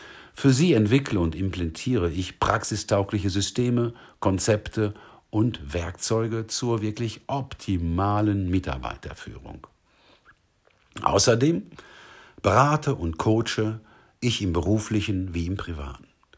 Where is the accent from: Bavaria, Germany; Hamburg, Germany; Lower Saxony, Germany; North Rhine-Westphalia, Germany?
North Rhine-Westphalia, Germany; Aufgewachsen bin ich im Bergarbeitermilieu des Ruhrgebietes.